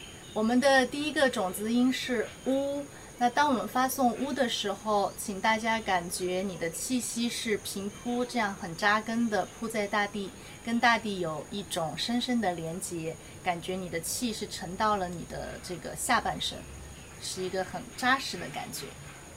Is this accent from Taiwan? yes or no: no; China; 对我们中国人来说很难，所以我们可以用另外一个音代替，就是日。